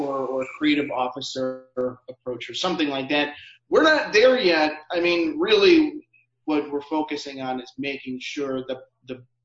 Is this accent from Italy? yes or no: no; Illinois, United States; I'm from Illinois, but I consider myself a Minnesotan.